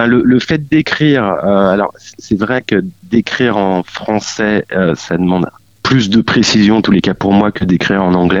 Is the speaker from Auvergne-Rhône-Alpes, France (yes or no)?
yes; Lyon, Auvergne-Rhône-Alpes, France; c'est peut-être parce que je suis originaire de Lyon et que gamin j'allais un peu à la montagne